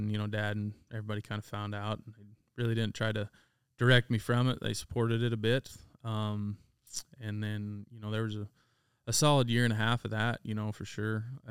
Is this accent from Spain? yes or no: no; Dubois, Idaho, United States; I grew up in Idaho, small town, Du Bois. Me and my three brothers, and we were avid to being in the outdoors, sports.